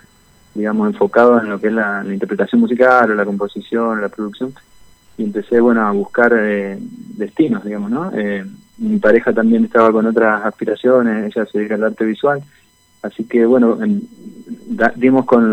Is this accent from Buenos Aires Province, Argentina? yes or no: yes; Zárate, Buenos Aires Province, Argentina; now in Mendoza, Argentina; Sí, soy de Zárate. Nací en Capital Federal, pero bueno, estuve tan poco tiempo que yo me considero zarateño, obviamente, porque me crié ahí. Llego a Mendoza por una cuestión de cambio familiar, digamos, una decisión familiar y un poco también profesional.